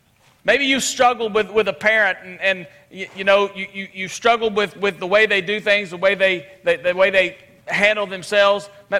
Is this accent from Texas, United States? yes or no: yes; Midland, Texas, United States; It was in my hometown of Midland, Texas, in a little church there in the neighborhood not far from where I grew up.